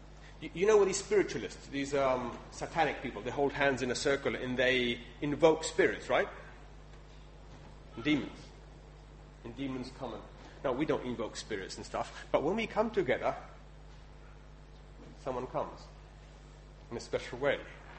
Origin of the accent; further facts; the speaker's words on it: England, United Kingdom; now in Netherlands; But as an Englishman, you can't come and tell Dutch people what to do.